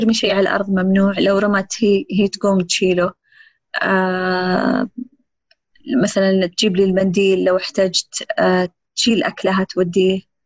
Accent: Saudi Arabia; ولأنه الحمد لله إحنا سعوديين غالبا عندنا يعني عندنا عمالة

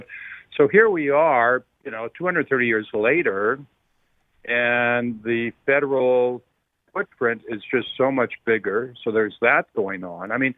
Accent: Canada; moved away; I moved here from Canada, so I saw all this.

